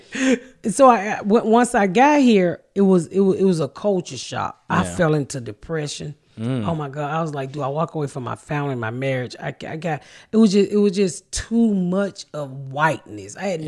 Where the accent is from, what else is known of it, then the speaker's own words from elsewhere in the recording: Atlanta, Georgia, United States; So I'm from the South. I'm from Atlanta. Never seen corn like that in my life.